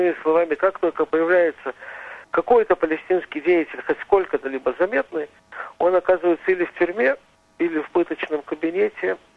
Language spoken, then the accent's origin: Russian; Novosibirsk, Novosibirsk Oblast, Russia; now in Jaffa, Israel; вот я, уроженец Новосибирска, могу жить в Яффе